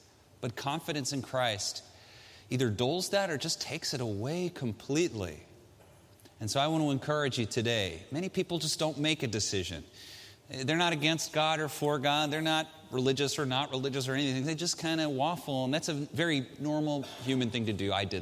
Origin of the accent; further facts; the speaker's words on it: United States; born there; Man, I am lucky that I was born in America, in an industrialized Western free country like this, full of opportunity.